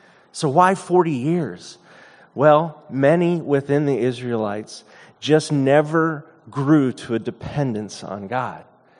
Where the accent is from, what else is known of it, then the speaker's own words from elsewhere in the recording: Los Angeles, California, United States; Growing up in Los Angeles, we live in an area that is not culturally Christian in any way. Church is not a part of culture here.